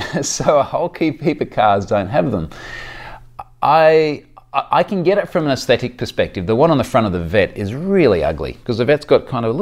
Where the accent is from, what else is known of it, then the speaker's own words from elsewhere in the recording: Australia; it's a pain in the ass for me as an Aussie as well